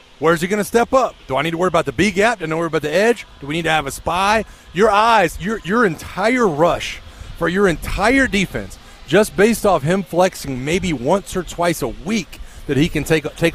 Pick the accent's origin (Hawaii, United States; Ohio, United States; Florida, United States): Florida, United States; I was at the beach a couple of weeks ago, and I'm from Florida, from the Panhandle. And you forget how hot it is down there until you go visit. And then I'll think it's hot in Georgia